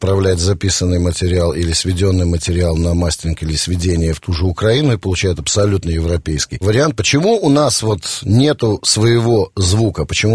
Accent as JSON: {"language": "Russian", "country": "Belarus", "said": "Мы, белорусы, не пробивные, не амбициозные."}